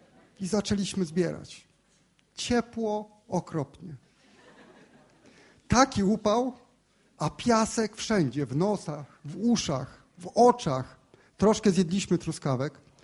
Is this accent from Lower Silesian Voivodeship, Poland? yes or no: no; Gdynia, Pomeranian Voivodeship, Poland; Ja pochodzę z Gdyni i mówiłem już to.